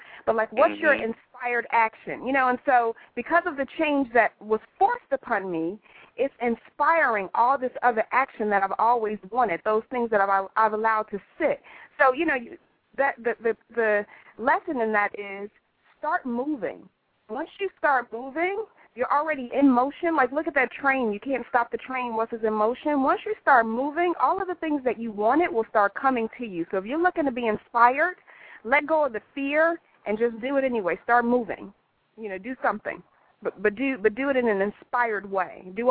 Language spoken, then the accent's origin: English; Chicago, Illinois, United States; go back to my hometown of Chicago and just, you know, fall into a new environment.